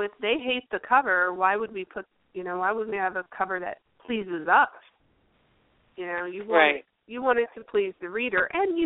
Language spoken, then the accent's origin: English; California, United States; moved away as an adult; Oh, no, because I was originally from California. So that's why I don't sound like a New Jersey girl. I moved here 12 years ago. So I don't have a Jersey accent.